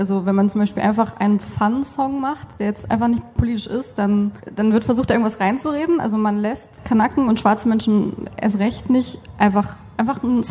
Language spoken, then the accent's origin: German; Iran; Also ich bin ja Iranerin